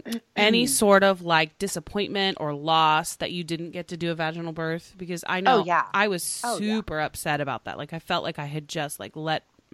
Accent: Oklahoma, United States; now in Los Angeles, United States; because this is not where I'm from originally. I'm originally from Oklahoma.

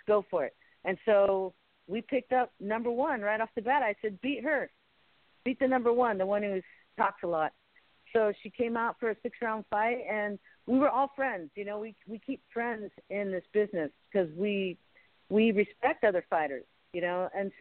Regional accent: Mexico; everybody was like from the USA, but we were saying, no, we're from Mexico.

